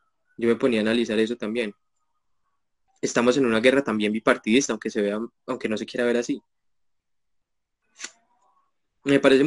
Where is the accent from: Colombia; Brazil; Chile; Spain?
Colombia; Manizales, Caldas; born there; aquí en Manizales. Yo nací en La Asunción.